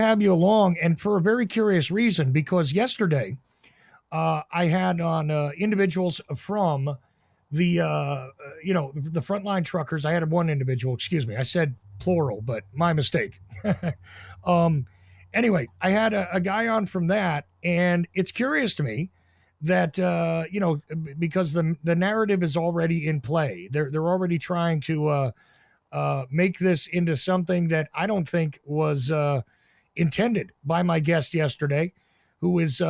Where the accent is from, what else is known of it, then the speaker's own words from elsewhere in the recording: New Jersey, United States; Quite frankly, I grew up in New Jersey